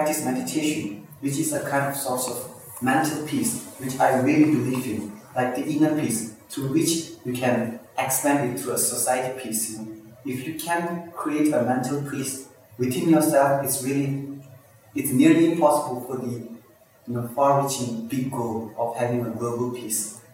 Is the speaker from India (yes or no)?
yes; India; Again, I'm from Tibet. I grew up in India, I was born in India.